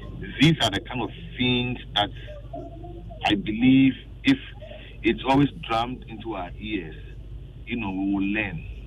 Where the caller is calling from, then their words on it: Osun, Nigeria; I'm calling from Osun.